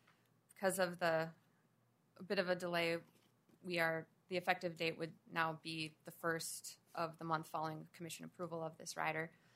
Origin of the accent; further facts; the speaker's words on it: Foxhome, Minnesota, United States; I remember growing up in Fox Home, my mom getting a call letting her know that there was an outage and she was an accounting assistant.